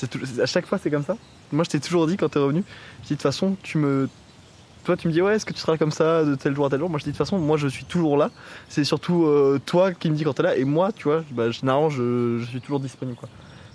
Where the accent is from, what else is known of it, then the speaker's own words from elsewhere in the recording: Donzenac, Nouvelle-Aquitaine, France; je suis de Donzenac, tu vois, genre, et puis c'est moi, tu vois.